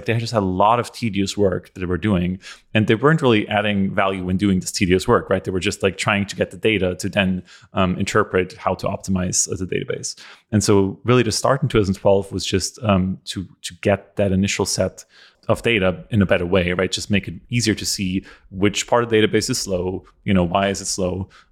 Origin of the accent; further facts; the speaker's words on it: Austria; English is a second language; I'm from Europe originally, from Austria.